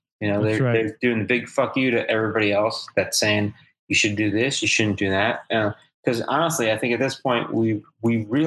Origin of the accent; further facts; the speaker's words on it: New York, United States; I grew up on Long Island. Everybody's talking about deer tick disease.